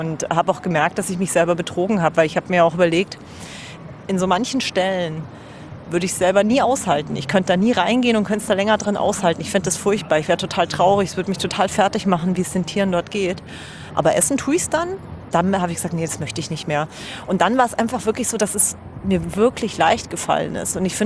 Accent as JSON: {"language": "German", "region": "Bavaria", "country": "Germany", "tie": "born or raised there", "also_born_or_lived": "Austria", "lives_now": "Berlin, Germany"}